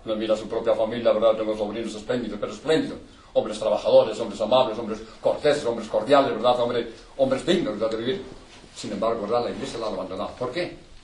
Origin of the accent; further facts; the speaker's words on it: Madrid, Community of Madrid, Spain; born there; yo nací aquí en Madrid en plena guerra, os podéis imaginar, ¿no?